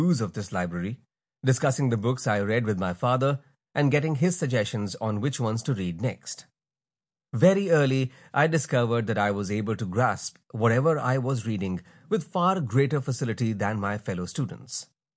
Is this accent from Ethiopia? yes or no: no; Pune, Maharashtra, India; born there; I was born in Pune in 1942, the year Mahatma Gandhi asked the British to quit India